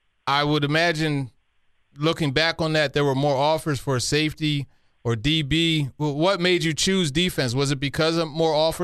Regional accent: Philadelphia, Pennsylvania, United States; And see, I got here in 2018, right? And I came here from Philly.

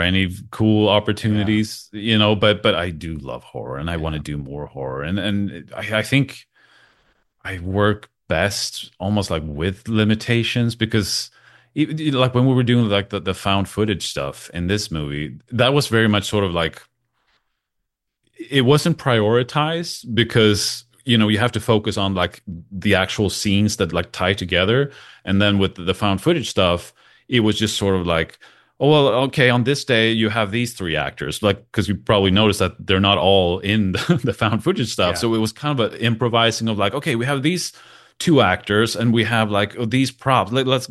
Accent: Sweden; first language sv; English is a second language; I would love to do a Swedish movie because I've never done that.

